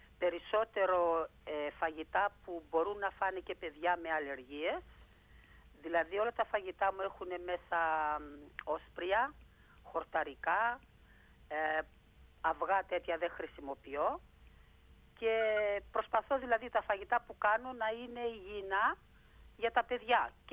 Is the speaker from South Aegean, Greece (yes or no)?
yes; Rhodes, South Aegean, Greece; now in Australia; Εγώ είμαι από τη Ρόδο.